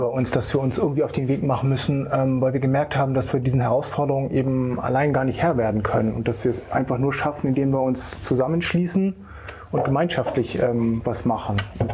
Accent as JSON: {"language": "German", "town": "Kiel", "region": "Schleswig-Holstein", "country": "Germany", "tie": "born or raised there", "said": "Nein, ich bin eigentlich gebürtiger Kieler."}